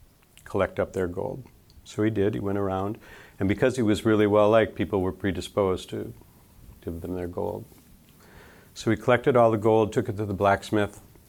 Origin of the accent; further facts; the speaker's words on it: Minnesota, United States; You can tell I'm from Minnesota.